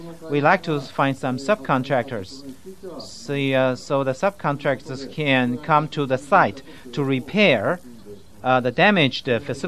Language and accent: English; Japan; English is a second language; I'm coming from Japan.